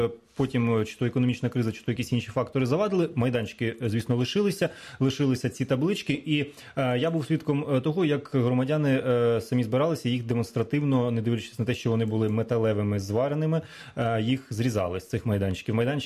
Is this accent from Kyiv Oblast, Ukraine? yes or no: yes; Bila Tserkva, Kyiv Oblast, Ukraine; в моєму рідному місті в Білій Церкві